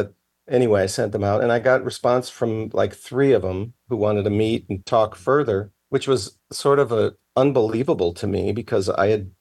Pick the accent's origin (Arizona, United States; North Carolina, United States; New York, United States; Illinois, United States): Illinois, United States; Geneva; also born or lived in Chicago; And yeah, and growing up, my brothers and I, then we moved from Chicago to Geneva, which is directly west, and pretty much grew up there.